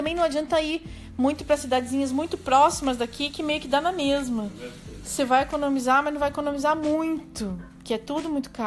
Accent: Curitiba, Paraná, Brazil; now in Vancouver, Canada; Eu sou de Curitiba e moro em Vancouver, no Canadá, há 2 anos e meio.

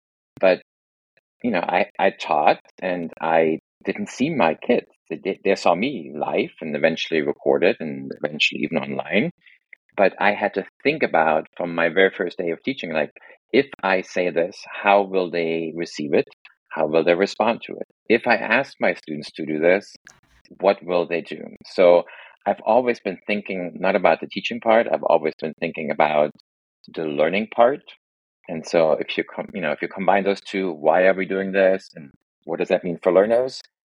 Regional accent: Germany; English is a second language; I was born and raised in East Germany, was a teenager during the revolution of 1989.

